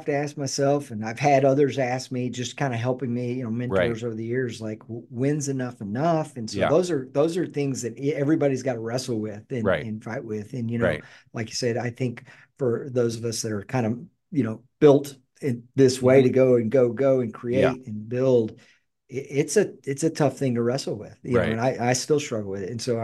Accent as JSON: {"language": "English", "town": "Dallas", "region": "Texas", "country": "United States", "tie": "born or raised there", "said": "I grew up in the Dallas area, knew that we knew that we wanted to move back to Texas."}